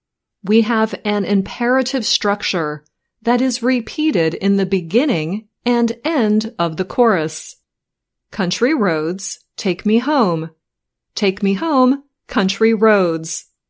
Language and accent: English; West Virginia, United States; And we're both from West Virgini